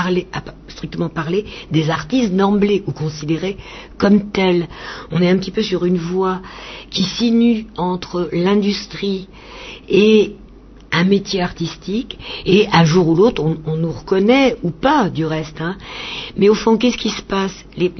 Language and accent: French; France; j'ai grandi, je suis française, j'ai grandi dans une famille où mon père considérait que ses fils et ses filles, ou plutôt que ses filles et ses fils avaient les mêmes chances.